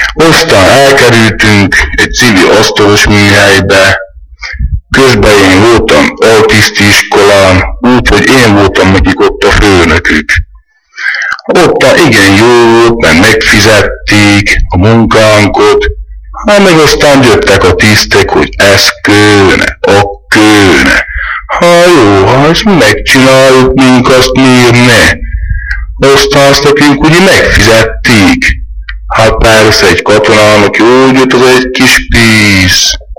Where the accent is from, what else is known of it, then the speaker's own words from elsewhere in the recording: Veľký Lég, Trnava Region, Slovakia; 22 éves. Itt születtem nagy légén, itt is nyíltem föl, itt jártam iskolába.